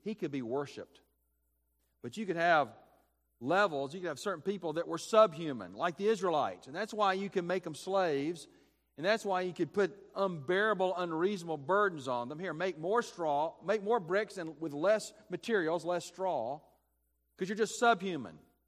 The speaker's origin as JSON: {"language": "English", "town": "Birmingham", "region": "Alabama", "country": "United States", "tie": "born or raised there", "said": "I grew up in Birmingham, was born in 63."}